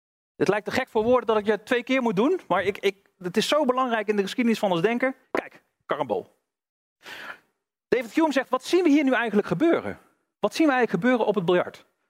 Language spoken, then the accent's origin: Dutch; North Brabant, Netherlands; Ik kom uit Brabant, dus ik hou het even bij gewoon biljart.